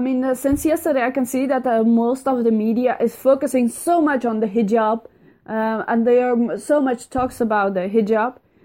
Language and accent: English; Afghanistan; now in Denmark; even though I'm away from Afghanistan, but I'm still involved in women's development and especially in sports and football in Afghanistan